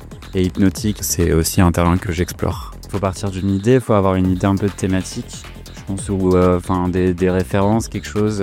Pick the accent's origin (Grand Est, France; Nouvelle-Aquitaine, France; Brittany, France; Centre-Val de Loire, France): Brittany, France; Brest; je viens de Brest.